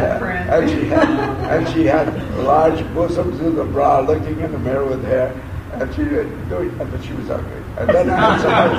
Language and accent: English; New York City, New York, United States; I grew up at the time of the Depression. I was born in New York City